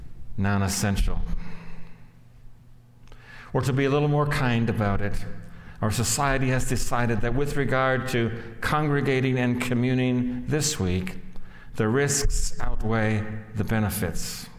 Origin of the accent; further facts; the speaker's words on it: Barney, North Dakota, United States; Our Lord's Supper was a big deal in the little church where I grew up in Barney, North Dakota.